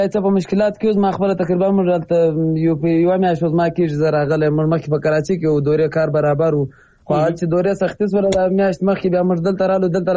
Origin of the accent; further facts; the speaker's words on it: Kandahar, Afghanistan; مر د افغانستان د کندهار